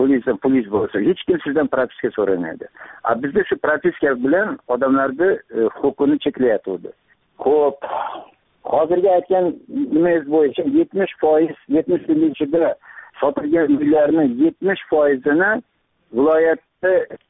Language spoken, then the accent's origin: Uzbek; Khorezm Region, Uzbekistan; now in Tashkent, Uzbekistan; Xabarizmon tomida tug'ilib o'sganman, o'qishga kirib, Toshkentda o'qishda bitirib, Toshkentda qoldim. Toshkentda kvartira oldim. Ya'ni haligi yosh mutaxassis sifatida hozirgacha meni propiskam Toshkentda.